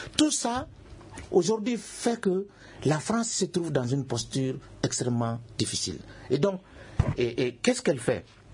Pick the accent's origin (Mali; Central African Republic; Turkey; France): Mali; Kéniéba, Kayes; Moi, je viens d'une région, je viens de Kenyeba.